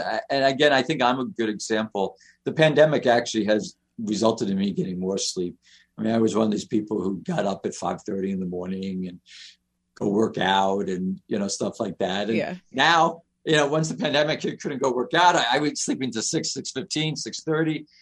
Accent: Queens, New York, United States; And I lived in New York. I grew up in Queens. You walk to school in Queens, right?

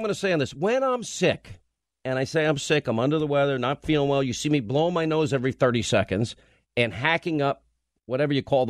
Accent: Ireland; I didn't grow up as an Irishman with Japanese green tea in my house.

